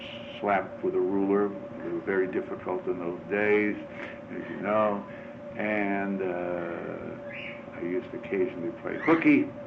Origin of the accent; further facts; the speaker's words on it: Boston, Massachusetts, United States; Well, obviously, I was born in Boston, Massachusetts. I was one of... I was the youngest of three.